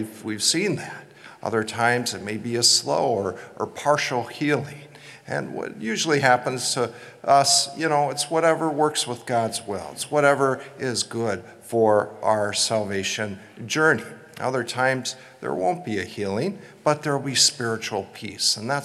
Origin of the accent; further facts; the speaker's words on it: Minneapolis, Minnesota, United States; a card group that I had growing up in the Twin Cities